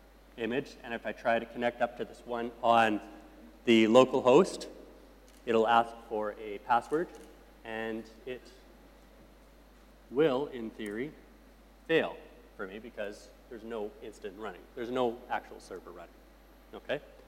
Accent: Canada; also born or lived in Calgary; I lived in, I'm from Canada, and I lived in Calgary

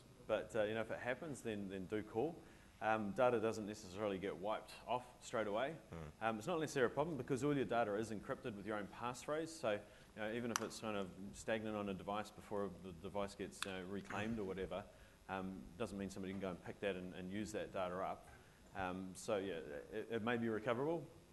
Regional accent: New Zealand; from New Zealand.

